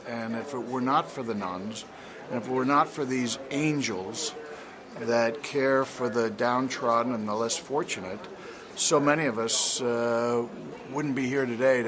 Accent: Philadelphia, Pennsylvania, United States; also born or lived in New York; I'm from Philadelphia, and I'm, of course, an Italian-American

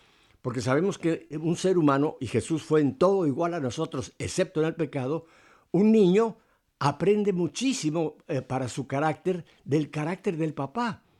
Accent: Mexico; en mi país, México

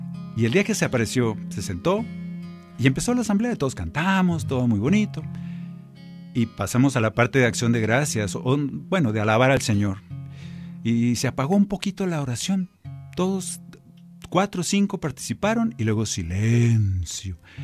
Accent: Navojoa, Sonora, Mexico; allá en mi pueblo, en Navojoa, Sonora.

